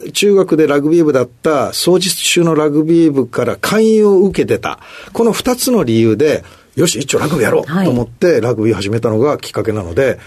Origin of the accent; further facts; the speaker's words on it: Tokyo, Japan; 出身は東京都です。